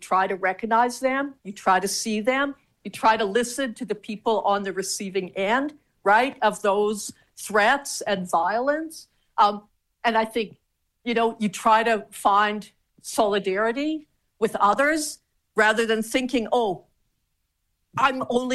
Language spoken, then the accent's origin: English; Canada; I'm Canadian, I had to study Canadian history. And yet it is an interesting question. So my background is Mennonite. It's not so much the religious background, but my parents were born in Soviet Union, Soviet Ukraine in the 1920s.